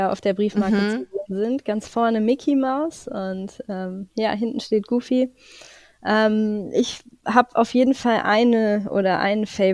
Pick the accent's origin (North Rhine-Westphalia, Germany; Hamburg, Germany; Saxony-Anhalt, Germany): North Rhine-Westphalia, Germany; Erkelenz; So viele wie meine Heimatstadt Erkelenz Einwohner hat